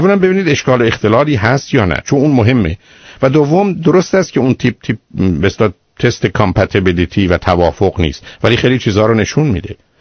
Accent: Iran; چون ایرانی هستیم وقتی انگلیسی حرف میزنیم لهجه داریم

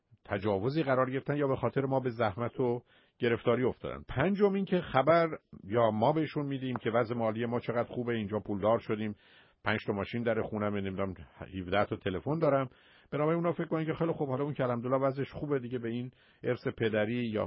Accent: Iran; moved away; بسیاری از ما وقتی که از ایران آمدیم، برخی از اعضای خانوادهمون در ایران موندن

